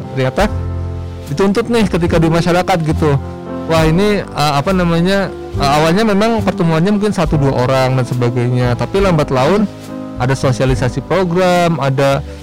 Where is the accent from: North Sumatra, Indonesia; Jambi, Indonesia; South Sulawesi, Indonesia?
Jambi, Indonesia; Saya dari Jambi